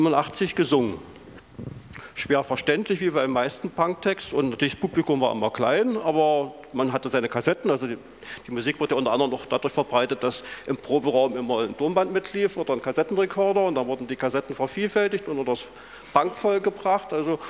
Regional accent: Germany; born there; Ich bin nicht stolz auf die DDR, ich bin aber in der DDR geboren

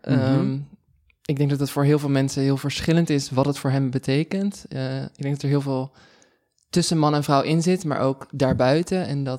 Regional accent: Maasland, South Holland, Netherlands; now in Amsterdam, Netherlands; Ik ben 25. Ik kom origineel uit Maasland. Dat is een heel klein dorpje in de buurt van Rotterdam. En daar heb ik tot mijn 18e gewoond. En daarna ben ik naar Amsterdam verhuisd.

